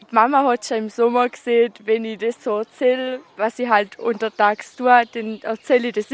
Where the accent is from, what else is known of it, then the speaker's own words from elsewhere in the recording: Silbertal, Vorarlberg, Austria; ich komme aus dem Silbertal, bin 16 Jahre alt und bin da im Wildpark als Lehrling.